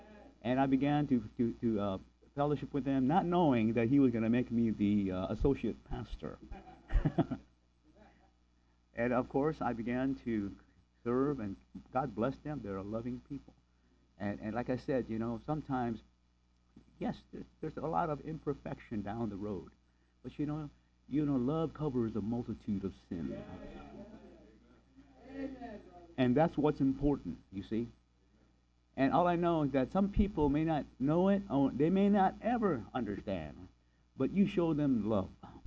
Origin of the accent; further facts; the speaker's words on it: Philippines; And some of them thought I was Mexican, but I told them, no, I'm Filipino.